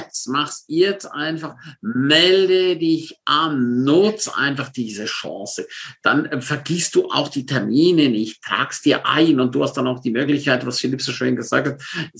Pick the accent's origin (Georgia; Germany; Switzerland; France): Switzerland; Ich meine, wir sind ja beide Schweizer.